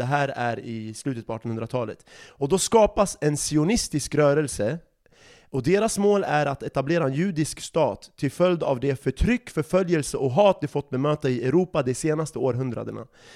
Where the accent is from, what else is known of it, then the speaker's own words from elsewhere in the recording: Iraq; Och det finns en orsak till att jag som iraker är väldigt engagerad i frågan.